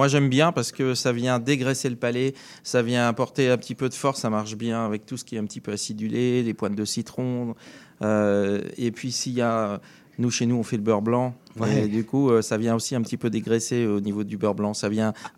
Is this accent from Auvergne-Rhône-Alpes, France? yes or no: no; Nantes, Pays de la Loire, France; Chez nous, à Nantes, on ne joue pas à grand-chose.